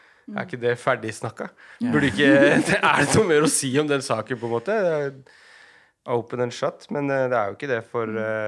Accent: Oslo, Norway; for jeg er fra Romsås så det var en bydel eller var en bydel i Oslo

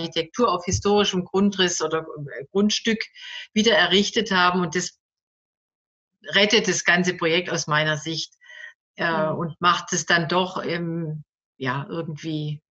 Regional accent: Stuttgart, Baden-Württemberg, Germany; Ich mache ein Gegenbeispiel aus meiner Heimatstadt Stuttgart.

